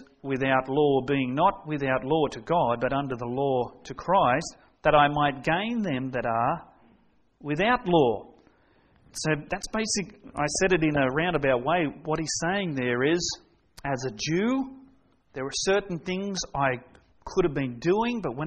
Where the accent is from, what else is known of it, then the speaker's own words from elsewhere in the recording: Australia; All right, I'm an Aussie. I'm allowed to live like an Aussie.